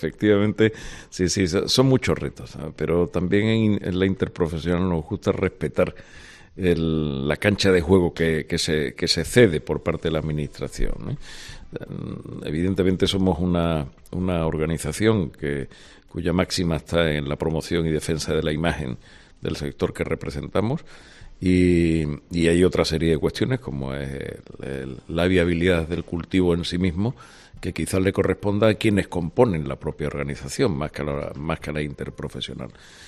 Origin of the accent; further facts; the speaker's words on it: Andalusia, Spain; nosotros como agricultores andaluces, españoles y europeos